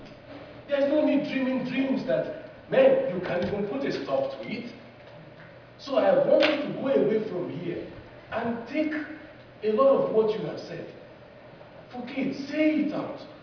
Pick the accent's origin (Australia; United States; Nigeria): Nigeria; I'm from Nigeria.